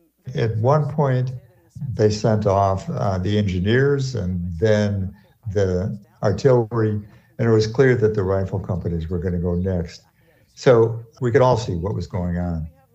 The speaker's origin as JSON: {"language": "English", "region": "Minnesota", "country": "United States", "said": "And I'm from Minnesota."}